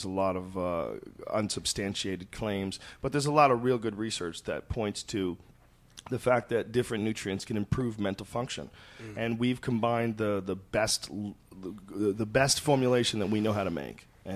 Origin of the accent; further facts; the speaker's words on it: Boston, Massachusetts, United States; also born or lived in New Jersey; I'm sort of a Boston dude, but I was born in New Jersey, so